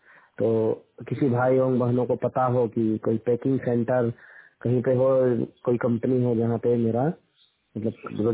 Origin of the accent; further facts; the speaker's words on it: Basia, Jharkhand, India; मैं जिला गुमला बसिया झारखंड का रहने वाला हूं।